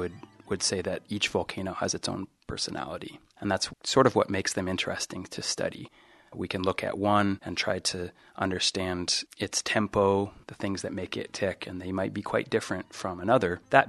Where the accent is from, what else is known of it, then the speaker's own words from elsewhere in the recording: New Mexico, United States; now in Eugene, United States; I grew up in New Mexico, but now live in Eugene.